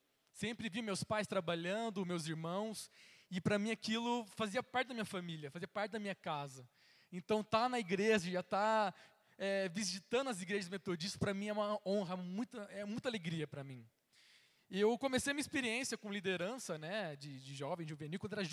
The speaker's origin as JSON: {"language": "Portuguese", "town": "Limeira", "region": "São Paulo", "country": "Brazil", "said": "Eu sou de Limeira, não sei quantos conhecem Limeira, interior aqui de São Paulo, pertinho ali de Piracicaba, uma cidade tamanho médio, né, nada muito grande também, não é pequena assim. Cresci na igreja, né, desde a minha bisavó, meus avós, meus pais."}